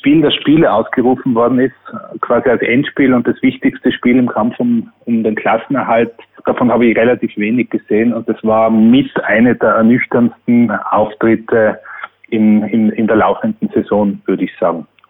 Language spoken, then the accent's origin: German; Tyrol, Austria; Und ich bin als Tiroler, sage ich mal so, ich würde mich freuen